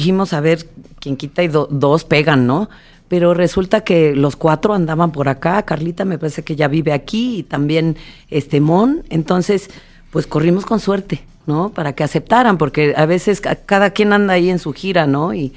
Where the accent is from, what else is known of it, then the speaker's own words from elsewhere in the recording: Mexico; somos nosotros los mexicanos